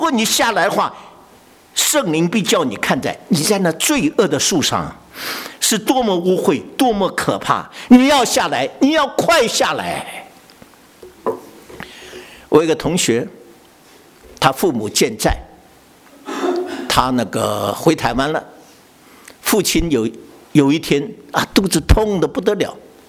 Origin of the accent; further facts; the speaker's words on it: China; 我们每个中国人都有自己的宝座，我们中国人宝座是什么？福禄寿。